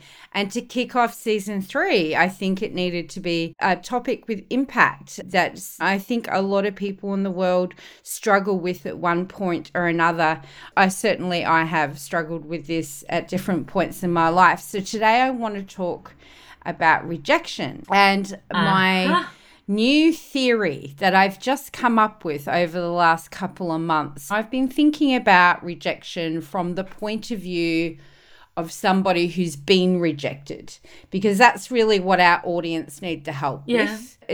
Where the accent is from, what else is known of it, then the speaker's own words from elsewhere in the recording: Australia; I'm your host from Down Under